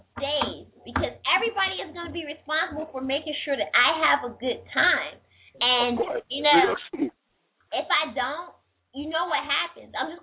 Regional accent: the South, United States; Come on, I'm from the South. I know my way around the kitchen.

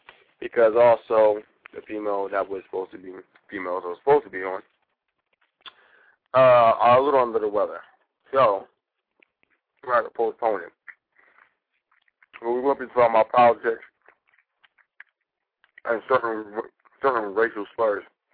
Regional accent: New York City, New York, United States; I'm not from Africa, to tell you the truth. I'm actually from New York City, so if you tell me to go back to New York City, I'll be happy

